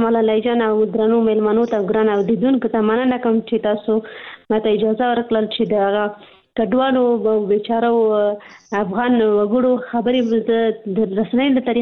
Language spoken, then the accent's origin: Pashto; Pakistan; زه په پاکستان کې پیدا شوې یم هلته مې ژوند تیر کړی تر لسنس پورې ما درس ویلي